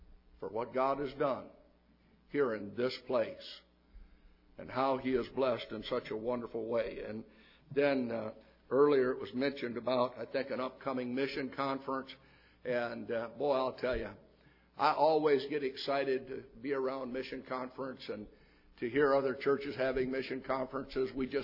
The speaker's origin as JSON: {"language": "English", "town": "Pontiac", "region": "Michigan", "country": "United States", "said": "because I am from Pontiac, Michigan originally. I was out in Big Spring, Texas"}